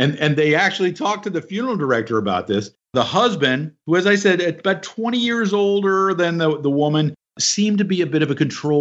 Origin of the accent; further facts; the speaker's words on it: Cumming, Georgia, United States; So much troubling about here in my hometown. I felt like going, thanks a lot, because now people have an idea of what Cumming, Georgia is like.